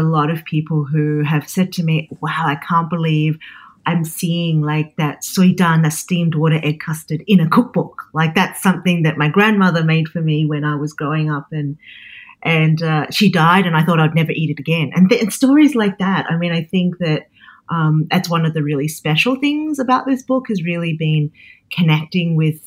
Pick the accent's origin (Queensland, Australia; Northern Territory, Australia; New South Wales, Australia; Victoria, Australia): New South Wales, Australia; Sydney; born or raised there; accent: Australian